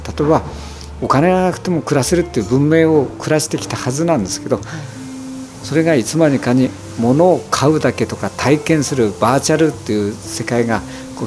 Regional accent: Furudono, Fukushima, Japan; moved away as an adult; 福島県の石川郡古殿町っていうちょっと山あいの町に生まれ育ちました。

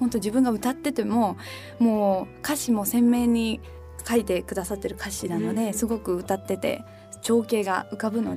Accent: Yamagata, Japan; 山形県山形市出身で、先日、つい先日7月の25日に24歳になったばかりなんですけども、 … 歌を歌わせていただいております。今は東京と東北と月の半分ぐらい行ったり来たり しながら歌を歌っていて

